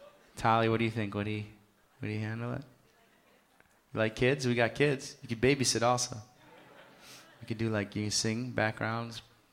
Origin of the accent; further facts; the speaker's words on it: White Plains, New York, United States; I'm from White Plains, New York, pretty much. That's where I grew up most of my life.